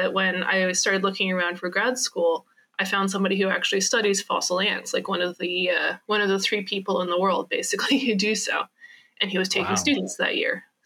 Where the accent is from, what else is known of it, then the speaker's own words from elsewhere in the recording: Alberta, Canada; I grew up in Alberta, of course.